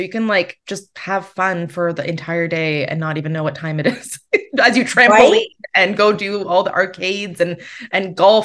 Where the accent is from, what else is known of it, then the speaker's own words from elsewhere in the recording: Kitchener-Waterloo, Ontario, Canada; Oh, we can go to my hometown of Kitchener-Waterloo.